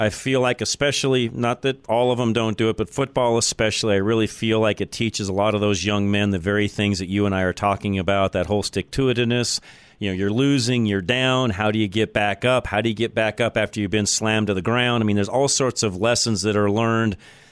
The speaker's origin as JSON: {"language": "English", "town": "Boulder", "region": "Colorado", "country": "United States", "tie": "born or raised there", "said": "I am a native of Boulder, so there's not too many of us around left."}